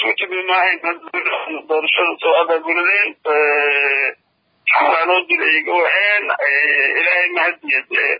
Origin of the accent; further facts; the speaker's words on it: Jubaland, Somalia; waxaan ka imid waxaan ka tirsanahay dadku Soomaaliyeed ee Jubaland